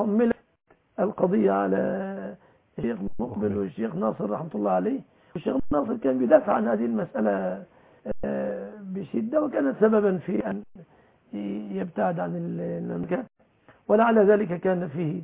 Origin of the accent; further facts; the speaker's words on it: Egypt; يا أخي تعلمت أنا مصري